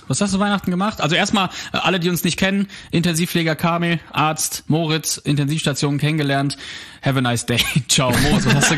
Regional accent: Poland; now in Germany; Wir sind ja aus Polen, Flüchtlinge, also Spätaussiedler nennt sich das ja, Spätaussiedler.

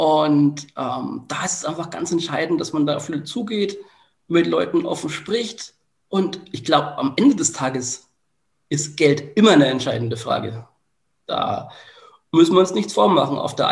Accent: Bamberg, Bavaria, Germany; Ich bin ja immer noch auch in meiner Heimat ein Stück weit aktiv. Es ist so, dass ich meine Erfahrungen aus dem Projekt MIA mittlerweile auch ein Stück weit in Bamberg einbringe.

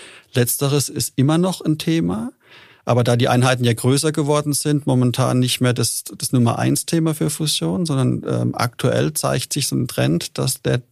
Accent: Rhineland-Palatinate, Germany; Wir sind ja aus Rheinland-Pfalz.

